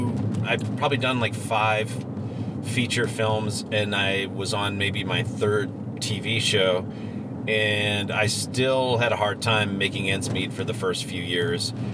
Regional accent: Milwaukee, Wisconsin, United States; I'm from Milwaukee originally, and I was in Milwaukee in my early 20s

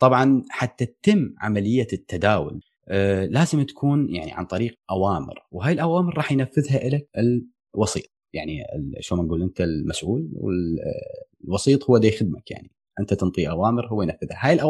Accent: Belgium; من بلجيكا

